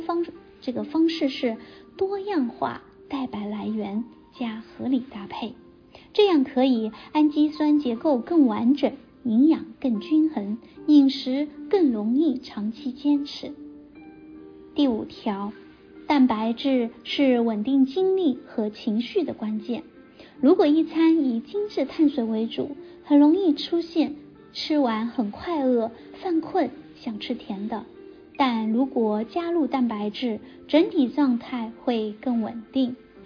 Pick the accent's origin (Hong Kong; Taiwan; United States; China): United States; Seattle, Washington; 咱们西雅图人守着太平洋，有得天独厚的海鲜资源，